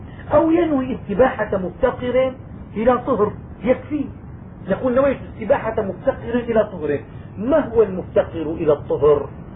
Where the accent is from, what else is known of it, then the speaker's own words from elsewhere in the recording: Syria; عندنا في الشام معظم المساجد يذكر المؤذن أو الإمام المصلين بالنية